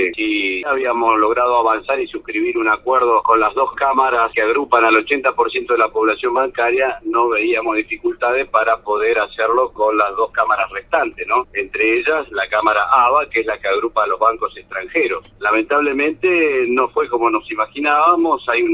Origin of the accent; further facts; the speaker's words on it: Argentina; para nosotros, como argentinos, no como bancarios solamente